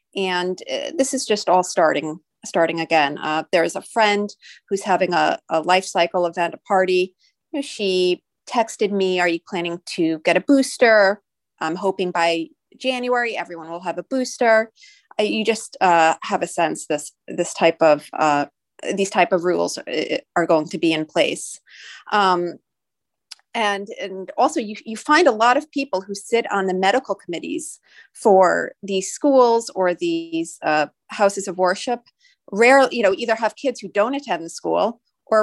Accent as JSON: {"language": "English", "region": "Connecticut", "country": "United States", "tie": "born or raised there", "said": "we grew up in Connecticut, a lot of her friends from the Connecticut, New York area will not come"}